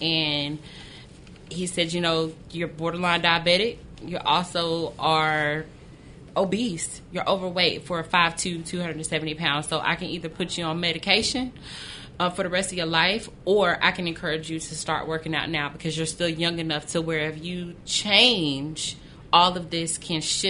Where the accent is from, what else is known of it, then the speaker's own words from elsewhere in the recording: Warner Robins, Georgia, United States; So I met a couple down in my hometown, or up in my hometown in Warner Robins, Georgia